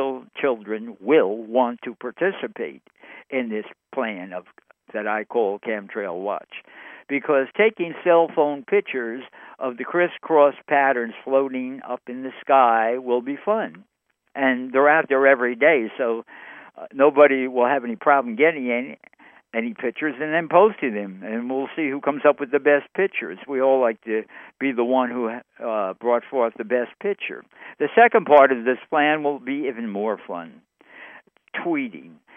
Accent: New York, United States; like I said, I'm from New York

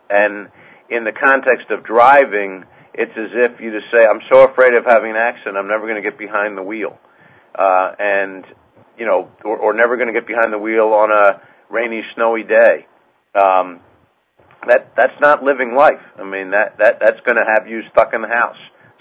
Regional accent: East Coast, United States; growing up on the East Coast, you experience all weathers

